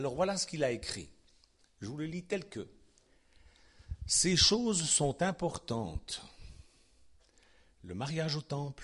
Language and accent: French; Switzerland; on dit du chenet chez nous en Suisse, du fourbi, du fouillis